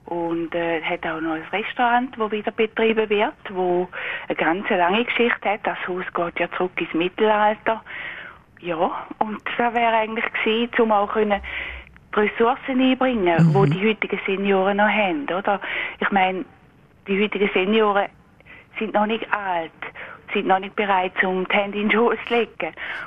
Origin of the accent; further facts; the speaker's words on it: Schaffhausen, Switzerland; Und ich bin natürlich in Schaffhausen aufgewachsen, mein Mann auch. Sehr gern würde ich wieder in der Altstadt wohnen.